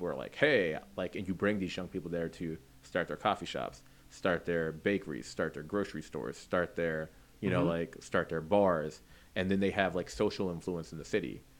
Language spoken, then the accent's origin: English; Tucson, Arizona, United States; also born or lived in San Francisco / Houston / Chicago; now in Oakland, United States; You know, like I'm from San Francisco originally. I grew up in Tucson, and I like lived in Houston and Chicago.